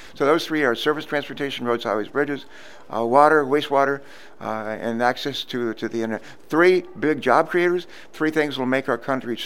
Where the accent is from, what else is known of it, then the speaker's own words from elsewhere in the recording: Danville, Virginia, United States; And I grew up in Danville, Virginia. My sister and I, born in West Virginia, grew up in Danville, Virginia, the last capital of the Confederacy.